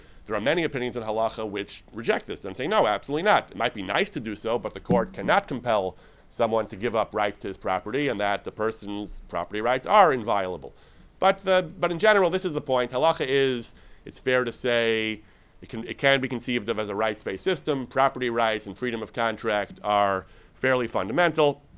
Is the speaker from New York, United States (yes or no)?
yes; New York, United States; I grew up in New York, where this is very common, and it's abused.